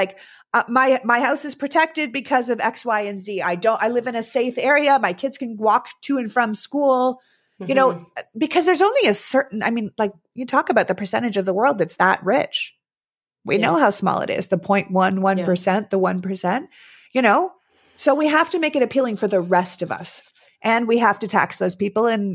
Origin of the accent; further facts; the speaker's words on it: Canada; now in United States; I grew up in Canada, right? So when I grew up in Canada, before I became an American citizen